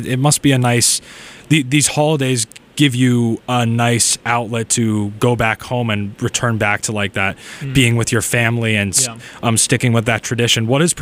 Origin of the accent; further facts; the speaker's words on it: Massachusetts, United States; So you're from Massachusetts like me.